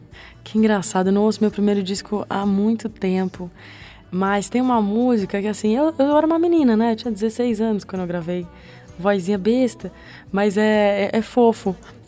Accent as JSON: {"language": "Portuguese", "region": "São Paulo", "country": "Brazil", "tie": "born or raised there", "moved": "as an adult", "lives_now": "Rio de Janeiro, Brazil", "said": "eu sou carioca e morei em São Paulo a vida inteira, fui criada em São Paulo e voltei para o Rio com 21. Mas eu vou te dizer que, assim, depois disso, eu descobri que eu sou paulista."}